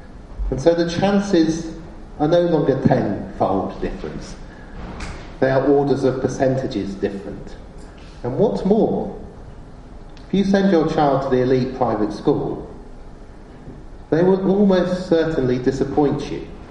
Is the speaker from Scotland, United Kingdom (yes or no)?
no; Oxford, South East England, United Kingdom; I grew up in Oxford, it was only 3 miles away